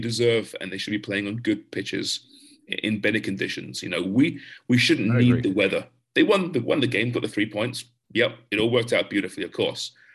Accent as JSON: {"language": "English", "region": "England", "country": "United Kingdom", "tie": "born or raised there", "said": "I grew up in England"}